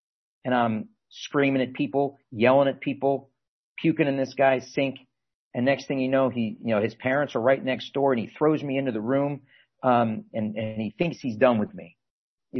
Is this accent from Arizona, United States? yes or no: no; Fairfax, Virginia, United States; Now, I grew up in Fairfax, Virginia, not too far from where some of you guys live in right there.